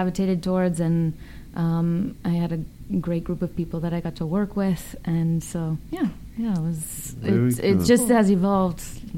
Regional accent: Fremont, California, United States; There's suburbs. I'm from Fremont.

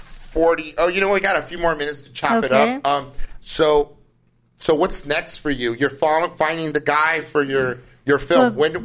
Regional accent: Los Angeles, California, United States; I grew up in the 90s, you know, going to school where, like, people were – I grew up in East L.A., so it was frowned upon for people to have a backpack

